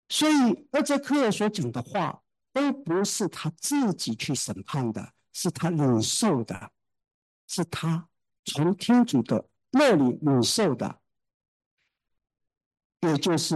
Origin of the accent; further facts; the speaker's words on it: Taiwan; born there; 我是台湾出生的，我当然不愿意台湾伤亡